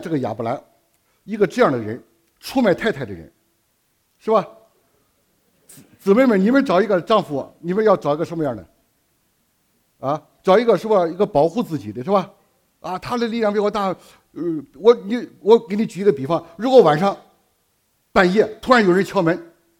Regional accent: China; 我们中国人说人以民以食为天

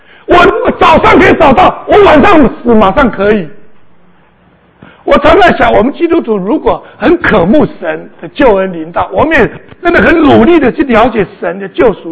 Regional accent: China; 我们中国人也是一样，人都要找到神

